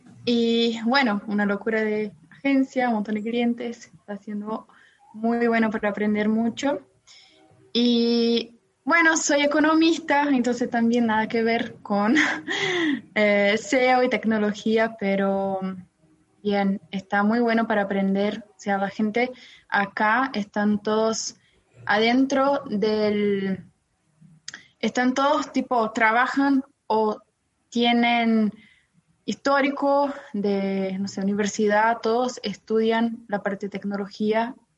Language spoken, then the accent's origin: Spanish; São Paulo, Brazil; Spanish is a second language; de Brasil, entonces vivo en São Paulo